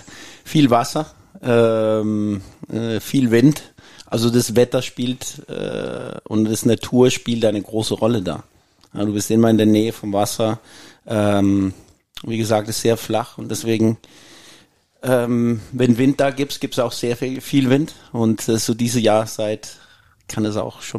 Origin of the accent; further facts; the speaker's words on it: Copenhagen, Capital Region of Denmark, Denmark; German is a second language; Also ich bin in Kopenhagen aufgewachsen